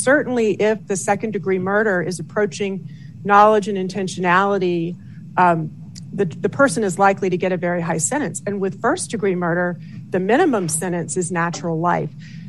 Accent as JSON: {"language": "English", "region": "Arizona", "country": "United States", "said": "And, you know, I am from Arizona. I used to practice in Arizona."}